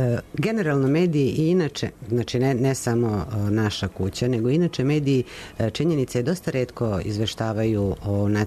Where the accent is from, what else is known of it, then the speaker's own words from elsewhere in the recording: Pazova, Vojvodina, Serbia; odrasla sam u Pazovi, dosta ljudi poznajem